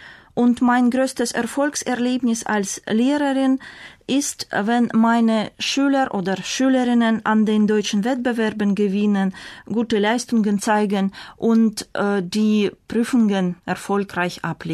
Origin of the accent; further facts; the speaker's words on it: Russia; German is a second language; Ich komme aus Russland. Ich bin im Jahr 1975 geboren.